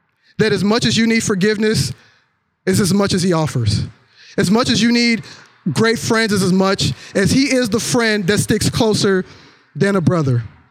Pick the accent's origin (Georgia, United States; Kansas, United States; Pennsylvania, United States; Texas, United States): Kansas, United States; In the small town I grew up, well, not small, in the fairly large, you know, middle America town I grew up in Kansas, we didn't have a Six Flags.